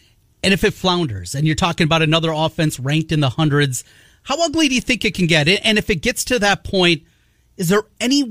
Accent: Iowa, United States; For me, growing up in North Iowa, it's Minnesota.

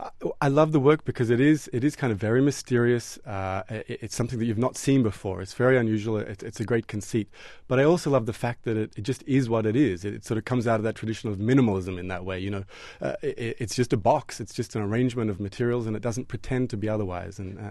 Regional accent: Australia; now in United States; I came from Australia myself 3 years ago, yeah.

